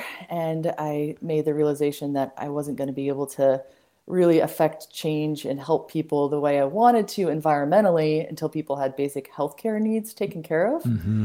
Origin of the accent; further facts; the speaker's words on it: Boulder, Colorado, United States; Couldn't envision leaving the Rockies from growing up in Boulder, but just like so many people in the U.S., we get that itch to leave our hometown.